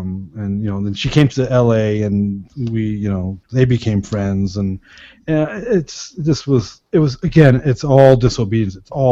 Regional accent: California, United States; we're all from Southern Cal

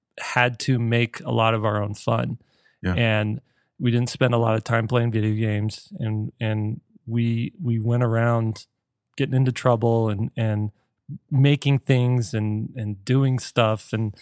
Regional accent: Mesa, Arizona, United States; I grew up in Mesa, Arizona, which at one point Forbes had it on its list of top 10 boring places to live in the United States.

